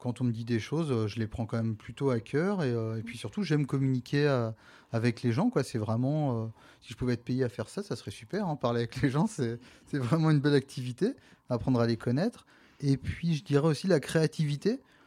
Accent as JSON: {"language": "French", "town": "Thouars", "region": "Nouvelle-Aquitaine", "country": "France", "tie": "born or raised there", "said": "la ville où j'ai grandi, Thouars dans les Deux-Sèvres."}